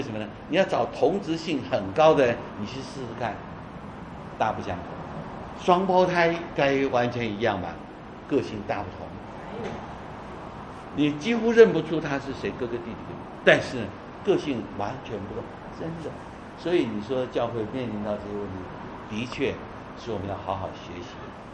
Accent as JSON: {"language": "Chinese", "country": "Taiwan", "said": "我们是1949年从中国大陆到台湾去的，所以严格起来讲，这个很好解释，我是台湾的中国人。"}